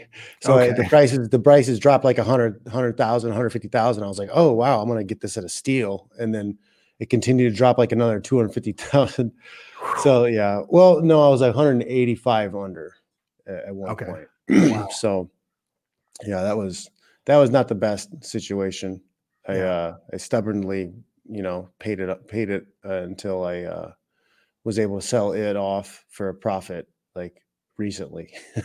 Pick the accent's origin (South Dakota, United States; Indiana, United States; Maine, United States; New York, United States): Indiana, United States; moved away; I was from Indiana and moving out to California.